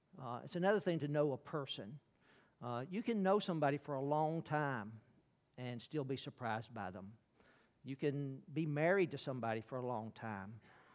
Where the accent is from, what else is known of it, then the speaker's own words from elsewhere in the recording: Alabama, United States; I'm from Alabama.